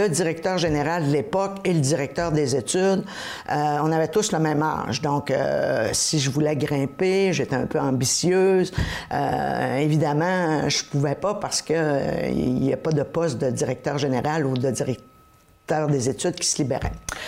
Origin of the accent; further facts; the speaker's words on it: Dolbeau, Quebec, Canada; moi, je suis native de Dolbeau, qui à l'époque était Dolbeau, pas Dolbeau-Mistassini. Alors je suis issue d'une famille de 8 enfants. Je suis la cadette d'une famille de 8 enfants.